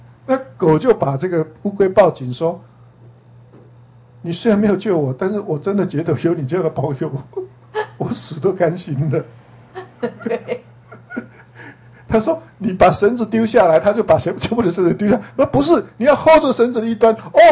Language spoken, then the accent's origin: Chinese; China; 其实我们中国人还是蛮多的